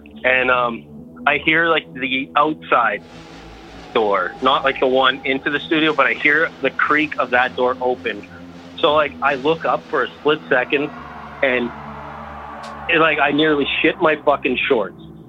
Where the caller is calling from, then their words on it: Calgary, Alberta, Canada; also born or lived in Ontario; I'm calling from Calgary.